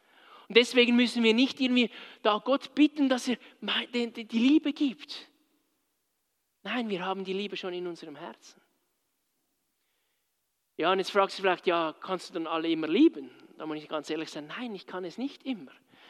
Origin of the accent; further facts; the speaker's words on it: Switzerland; Nicht nur in den Dimensionen, die wir als Schweizer teilweise verstehen wollen.